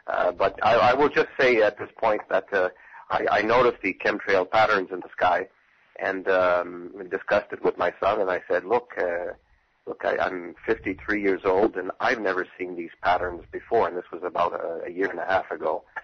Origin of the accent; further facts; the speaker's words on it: Ottawa, Ontario, Canada; That's right. I'm from Ottawa, Ontario, Canada.